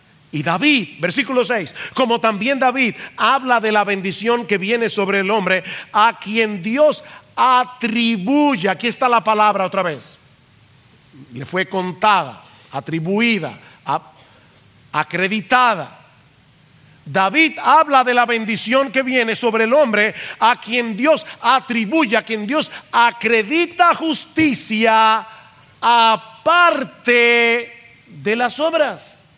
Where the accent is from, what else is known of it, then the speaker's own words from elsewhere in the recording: Dominican Republic; Y nosotros que somos dominicanos deberíamos agradecer tremendamente lo